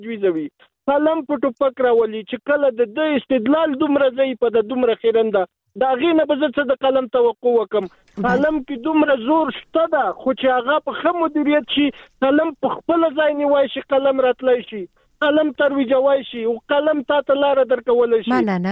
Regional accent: Afghanistan; زه هم افغان یم،

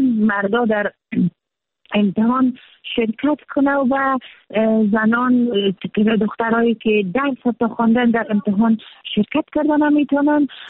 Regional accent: Afghanistan; ما در جامعه افغانستان به دنیا آمدیم، بزرگ شدیم

